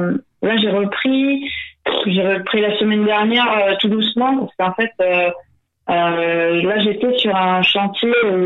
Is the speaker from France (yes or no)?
yes; Île-de-France, France; je suis de Seine-et-Marne à la base.